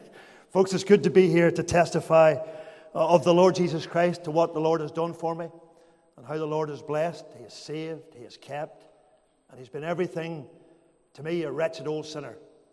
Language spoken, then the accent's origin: English; Northern Ireland, United Kingdom; I am originally from Macarthur, County Londonderry. A lot of you folks will be familiar with that part of the country. Grew up in a home in Macarthur with six children.